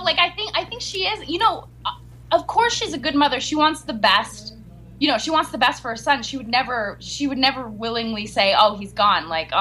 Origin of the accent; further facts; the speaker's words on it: Montreal, Quebec, Canada; we're both from Montreal.